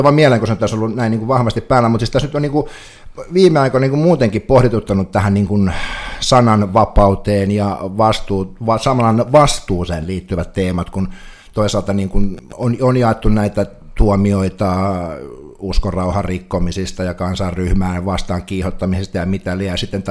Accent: Northern Finland, Finland; kun itse olen siis pohjoisesta kotoisin

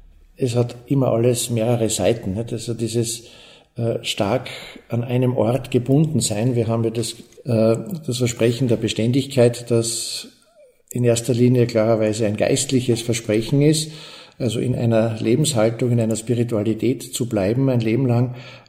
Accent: St. Lambrecht, Styria, Austria; weil ich ja ein gebürtiger St. Lambrechter bin, also da auch aufgewachsen bin und das Haus so als Ministrant und Jugendlicher auch schon kennengelernt habe

